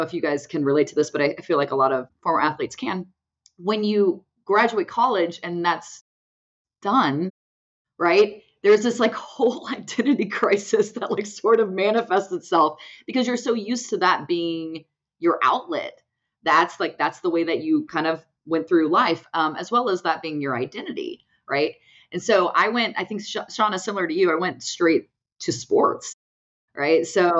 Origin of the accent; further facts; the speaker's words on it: Houston, Texas, United States; we're both from Houston, … and I are both actually from Houston, Texas.